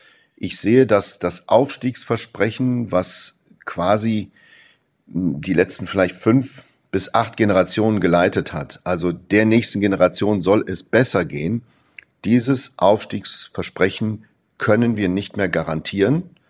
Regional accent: Saarland, Germany; Ich liebe das Saarland. Ich bin dankbar, dass ich so viel hier bekommen habe.

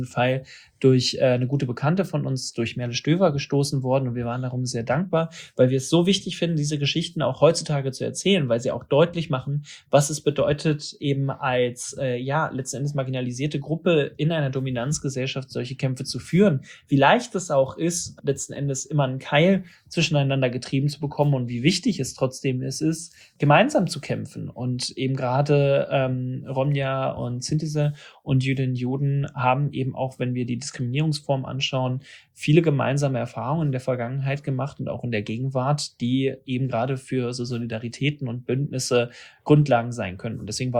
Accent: Hanover, Lower Saxony, Germany; Ich komme selbst aus Hannover

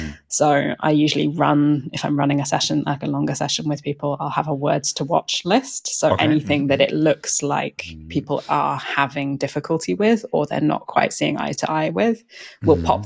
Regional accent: United Kingdom; I'm a Brit, so I'm very used to using very flowery language

